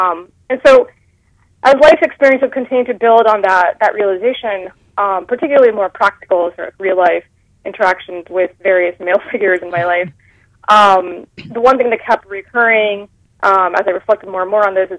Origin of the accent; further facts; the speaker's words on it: United States; my identity as an American Muslim. Growing up in America, throughout middle school even, in high school